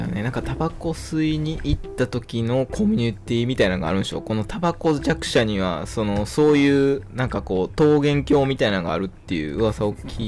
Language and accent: Japanese; Nishinari, Osaka, Japan; 西成、私出身なんですけど